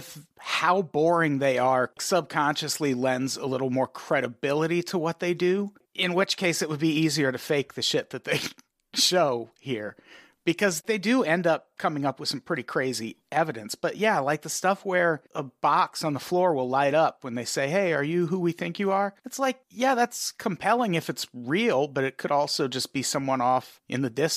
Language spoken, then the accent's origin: English; Peoria, Illinois, United States; when I was growing up in Peoria, it was the mental hospital.